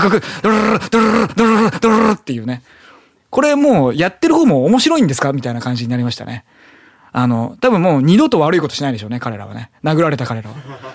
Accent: Saitama, Japan; 私、埼玉県民なんですけどね。そうするとね、もうね、刷り込まれてることがあるんですよ。ちっちゃい頃から。

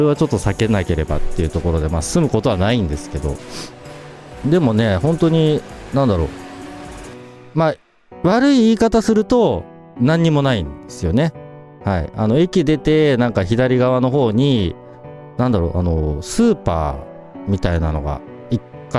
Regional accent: Kyushu, Japan; 僕の自分の田舎が九州なんですけど、実家を思い出す

